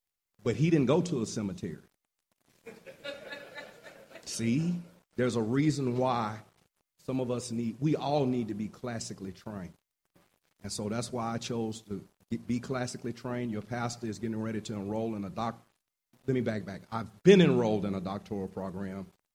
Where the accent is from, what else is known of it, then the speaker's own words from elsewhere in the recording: Birmingham, Alabama, United States; I was a Birmingham. That's right, West Side. I grew up on the West Side.